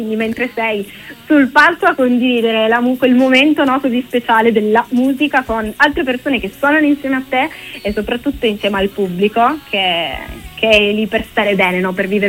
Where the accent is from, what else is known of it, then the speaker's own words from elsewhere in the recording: Turin, Piedmont, Italy; io sono di Torino